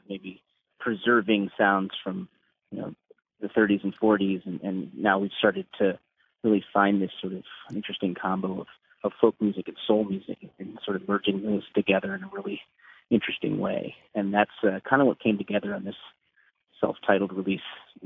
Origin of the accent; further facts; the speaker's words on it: Chicago, Illinois, United States; Yeah, I'm from Chicago originally.